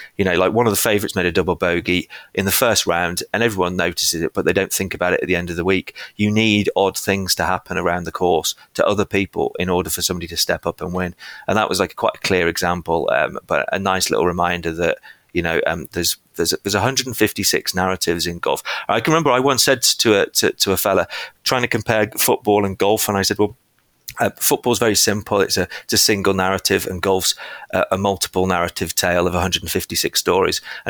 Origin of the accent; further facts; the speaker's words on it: Wolverhampton, West Midlands, United Kingdom; I'm from Wolverhampton as well.